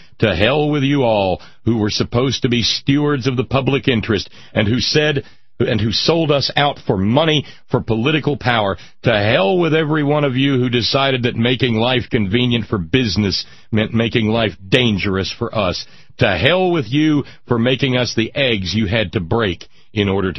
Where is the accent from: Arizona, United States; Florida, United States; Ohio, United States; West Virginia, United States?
West Virginia, United States; who, within 10 seconds of finding out I was from West Virginia, congratulated me on being able to read.